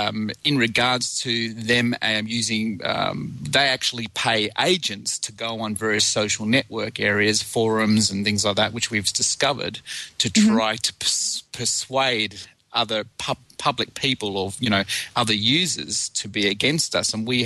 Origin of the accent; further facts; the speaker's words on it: Australia; the Australian side, because obviously I'm Australian